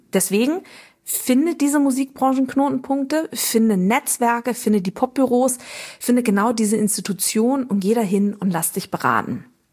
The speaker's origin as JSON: {"language": "German", "region": "Hamburg", "country": "Germany", "said": "ich bin Hamburgerin, ich wohne in Hamburg"}